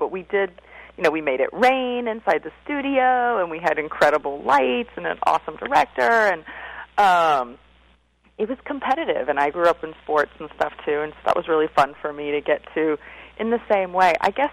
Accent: Texas, United States; accent: Texas; Beastie was a little concerned that my Texas accent was going to start coming out and that he wouldn't be able to understand me

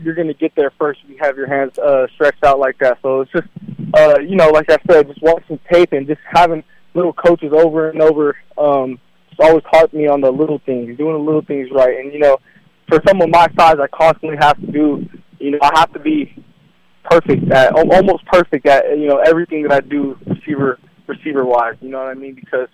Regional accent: Hawaii, United States; I mean, I am Hawaiian. I grew up out here. My dad was born on the Big Island out there.

